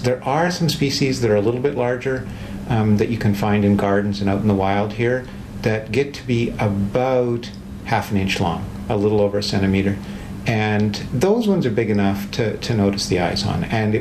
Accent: Canada; I'm originally Canadian

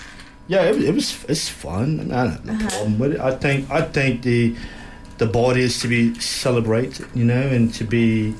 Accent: United States; I come over from the States.

